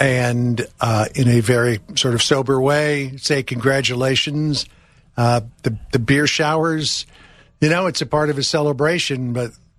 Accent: Canada; Because literally, when I grew up in Canada.

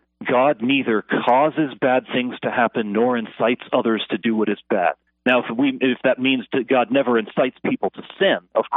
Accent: Florida, United States; Back growing up in Florida, I had a number of friends who were Jehovah's Witnesses

